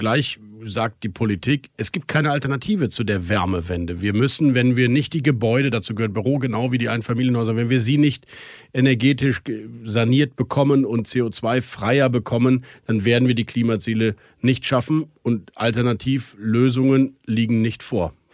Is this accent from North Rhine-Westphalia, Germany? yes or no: yes; North Rhine-Westphalia, Germany; Aber ich komme aus Nordrhein-Westfalen, ich habe oft genug auch STEAG-Kraftwerke erlebt